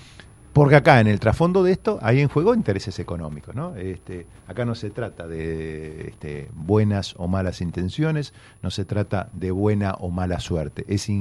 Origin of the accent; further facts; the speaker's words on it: Argentina; como los argentinos no la vivíamos desde hace más de 12 años, más de 13 años